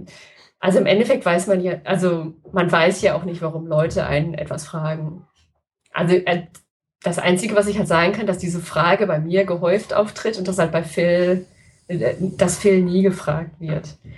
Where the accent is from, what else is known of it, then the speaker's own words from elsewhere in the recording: North Rhine-Westphalia, Germany; Also ich komme aus dem Ruhrgebiet.